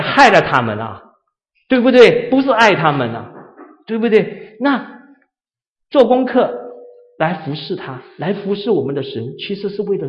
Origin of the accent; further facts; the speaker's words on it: Taiwan; 我小时候我是在台湾长大。我们在台湾的时候，那时候我年轻的时候啊，很小，大概40年前。